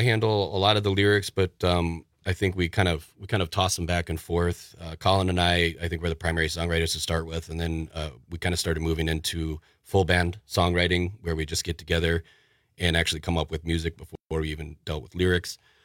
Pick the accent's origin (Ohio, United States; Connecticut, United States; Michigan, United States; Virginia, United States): Connecticut, United States; Newtown; I'm originally from Connecticut. I grew up in Newtown, Connecticut